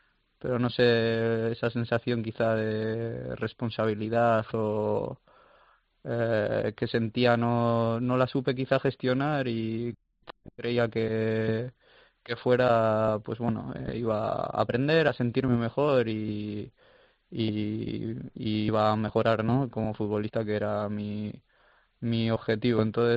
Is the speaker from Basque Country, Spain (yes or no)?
yes; Basque Country, Spain; moved away as an adult; now in Italy; es mi tierra, es muy bonito